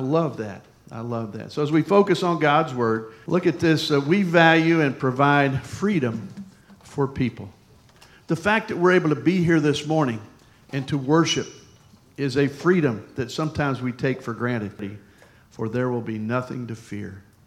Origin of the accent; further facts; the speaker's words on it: Michigan, United States; My dad, we grew up in Michigan, so my dad was all about American cars.